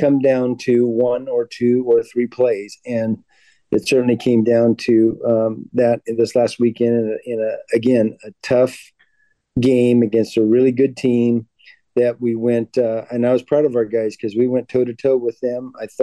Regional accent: West Coast, United States; I grew up on the West Coast, and Notre Dame was a big deal there.

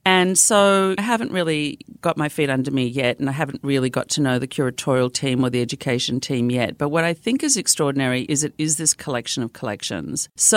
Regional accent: Melbourne, Victoria, Australia; also born or lived in Nigeria; now in United States; I was born in Nigeria to Dutch parents. I grew up in Australia, down in Melbourne, but I still have my Dutch nationality, and I've now lived in the United States nearly 30 years, which is the most I've lived in any country.

